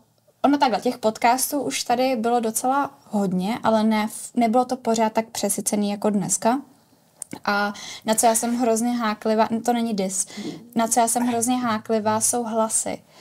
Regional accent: Prague, Czechia; Já jsem pražská.

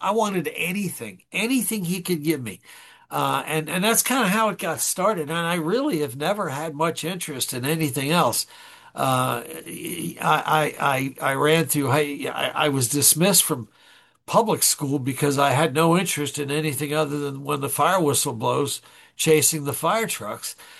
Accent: Long Island, New York, United States; But in the 60s, I grew up in Long Island, the late 50s

